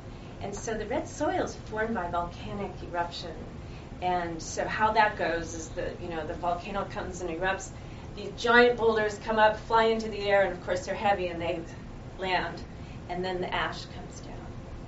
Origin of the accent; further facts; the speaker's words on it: United States; I'm American. I speak English. So let's have this be English.